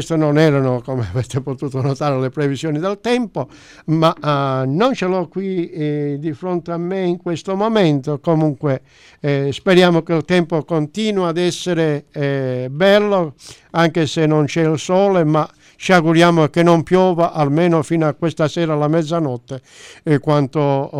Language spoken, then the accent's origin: Italian; Calabria, Italy; accent: Calabrian; questa parola che è solo un dialetto calabrese, il nostro dialetto